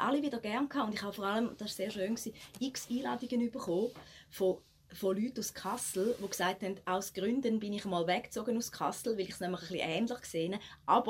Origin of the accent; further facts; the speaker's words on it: Switzerland; Also eigentlich sind wir Schweizer eine Aglo-Bevölkerung